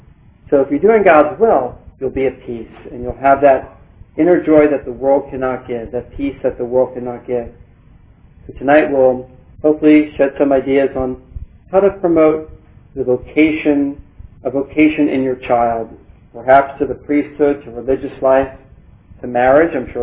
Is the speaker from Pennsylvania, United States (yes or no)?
yes; Philadelphia, Pennsylvania, United States; growing up in Philadelphia, take the Wonder Bread, we would roll it up